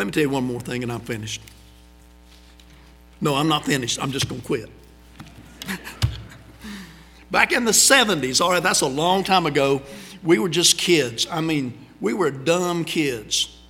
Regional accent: South Carolina, United States; I was from South Carolina. I'm in Japan, way down in southern Japan in Okinawa

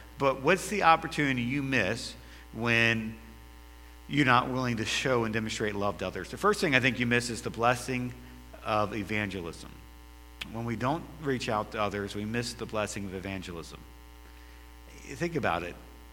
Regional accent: Maryland, United States; moved away as an adult; You know, I'm from Maryland, so, you know, it was 29 years up north. Now, I'm 16 years in the south now

